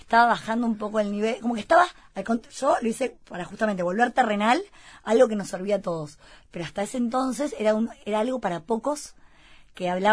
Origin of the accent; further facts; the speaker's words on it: Montevideo, Uruguay; Soy acá de la City.